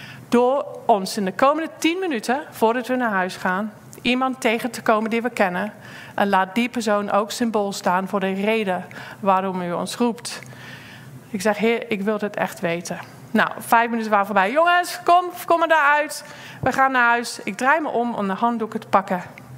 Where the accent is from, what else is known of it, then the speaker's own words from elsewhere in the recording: Poole, South West England, United Kingdom; Dutch is a second language; Ik kom uit Poole vandaan. Daar hebben Aad en ik ook bijna 5 jaar samen gewoond toen we net getrouwd waren.